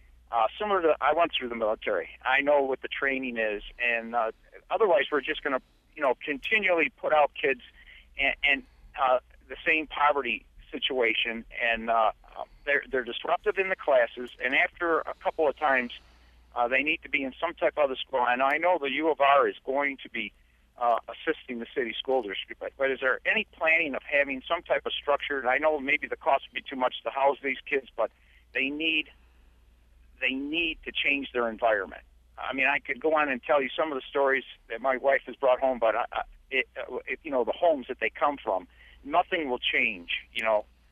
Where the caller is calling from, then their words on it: Springwater, New York, United States; Hi, Evan. … Of course, I'm from Springwater.